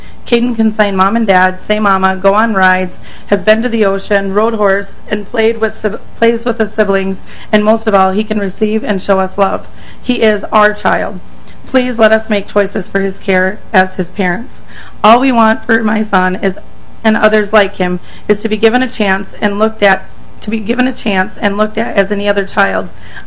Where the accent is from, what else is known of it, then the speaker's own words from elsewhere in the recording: Baxter, Minnesota, United States; We're from Baxter, Minnesota.